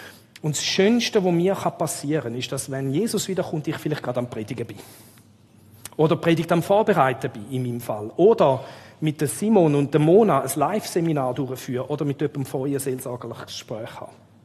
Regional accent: Frauenfeld, Thurgau, Switzerland; Und da müssen wir gut aufpassen als Schweizer. Wir haben das Leistungsdenken in der Schweiz.

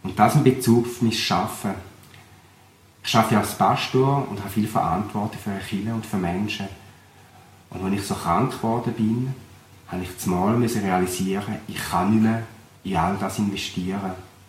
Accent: Hörstetten, Thurgau, Switzerland; accent: Thurgau dialect; Vielleicht erkennt ihr an meinem Dialekt, dass ich aus dem Thurgau bin. Ich komme von Hörstetten ursprünglich.

